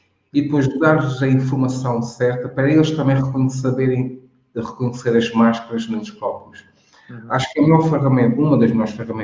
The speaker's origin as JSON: {"language": "Portuguese", "region": "Madeira", "country": "Portugal", "said": "de onde eu vim, na Madeira, pelo menos naquela zona que parecia isso"}